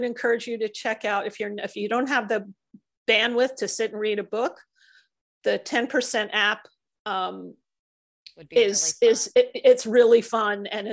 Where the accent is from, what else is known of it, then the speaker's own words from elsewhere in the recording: New York, United States; He speaks right to my heart because I'm from New York.